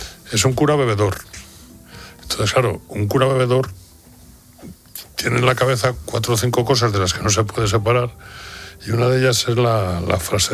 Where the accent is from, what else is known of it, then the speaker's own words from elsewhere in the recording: Spain; Luego, claro, los españoles además tenemos un problema, que es que México y España están muy, muy vinculados.